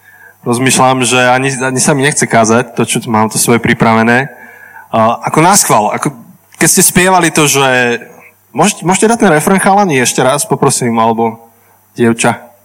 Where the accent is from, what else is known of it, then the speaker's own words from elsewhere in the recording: Žilina, Žilina Region, Slovakia; som tu zo Žiliny